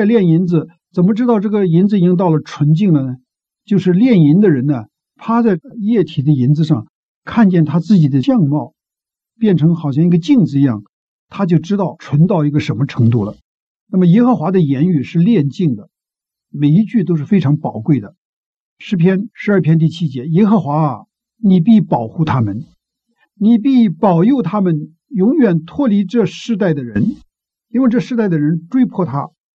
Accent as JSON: {"language": "Chinese", "country": "China", "said": "我们中国人不说要做人上人吗？"}